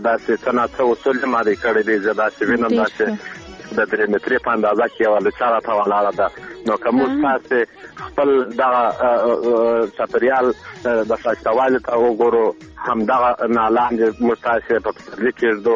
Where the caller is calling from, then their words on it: Arghandab, Kandahar, Afghanistan; کوم دا کندهار ولایت درغنداب ولسوالۍ څخه مې